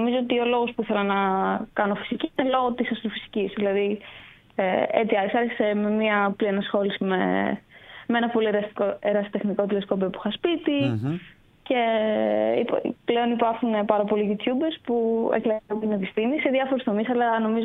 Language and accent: Greek; Komotini, East Macedonia and Thrace, Greece; Ναι, στην Κομωτινή μεγάλωσα, γεννήθηκα, έζησα τα πάντα εκεί.